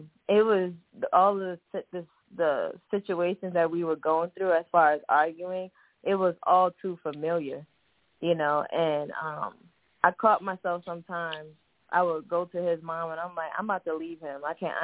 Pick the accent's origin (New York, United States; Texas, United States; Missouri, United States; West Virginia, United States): New York, United States; Brooklyn; also born or lived in Staten Island; I grew up in Brooklyn and also in Staten Island too